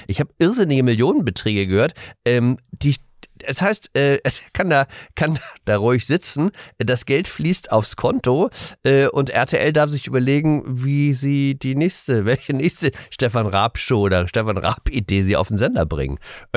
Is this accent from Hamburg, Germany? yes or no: yes; Hamburg, Germany; ich komme aus Hamburg, muss man sagen. Das ist natürlich wirklich eine freundliche Stadt. Also bisschen kühl, ein bisschen windig vielleicht